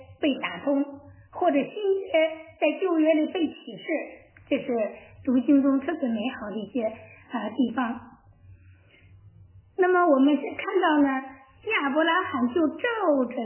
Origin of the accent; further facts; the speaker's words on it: China; 我们中国人在春节的时候呢，都说五福临门。